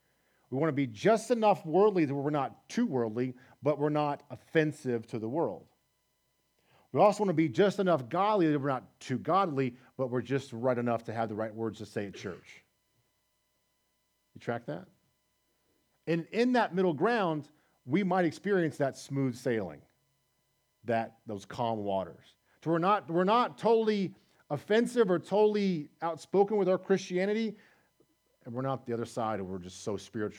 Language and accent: English; United States; born there; I was born in America. By God's sovereign grace, I was born in a Christian home, in a Christian time